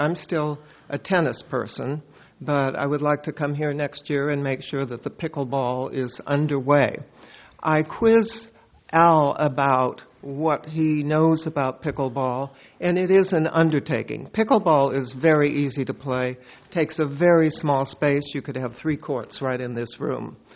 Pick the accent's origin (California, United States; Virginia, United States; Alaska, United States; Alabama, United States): California, United States; Olympic Valley; I'm from Olympic Valley, California, the ski resort of Squaw Valley, which is a major, major tourist area.